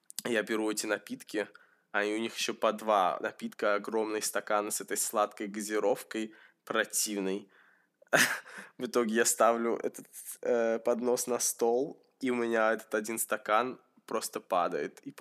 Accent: Russia; я говорю, я из России

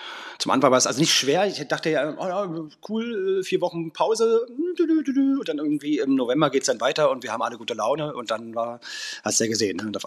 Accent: Berlin, Germany; ich bin auf dem Hof groß geworden bei mir in Mitte, Berlin

